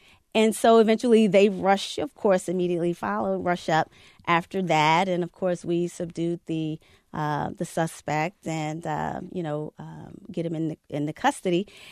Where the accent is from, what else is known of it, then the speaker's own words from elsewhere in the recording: North Carolina, United States; They always had to make it known that I wasn't a city girl, that I was from North Carolina.